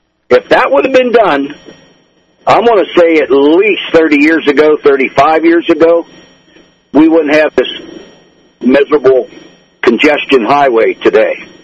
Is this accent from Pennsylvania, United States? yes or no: yes; Bellefonte, Pennsylvania, United States; I'm born and raised in Belfont all my life since 1953